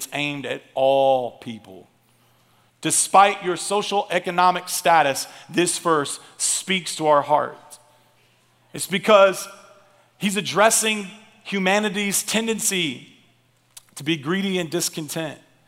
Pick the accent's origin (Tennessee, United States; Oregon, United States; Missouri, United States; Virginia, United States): Tennessee, United States; I'm from Tennessee.